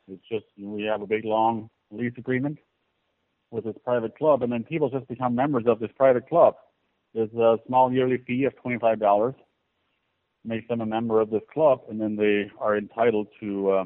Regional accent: Ohio, United States; now in Wisconsin, United States; we grew up Amish, both me and my wife, and we left the Amish faith about 5 years ago. We moved out from Ohio, bought this 157 acres here in Wisconsin

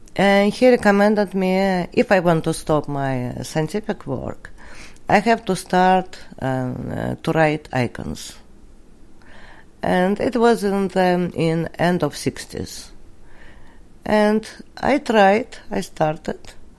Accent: Moscow, Russia; English is a second language; moved away as an adult; now in United States; We came here in the United States as a political refugee. I was born in Russia. I grew up in Moscow.

